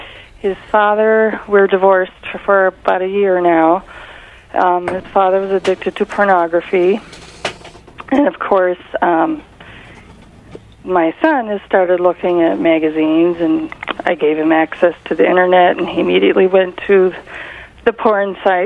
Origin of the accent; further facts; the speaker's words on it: Canada; moved away; because I'm actually Canadian, and I can't move back, so I have no relatives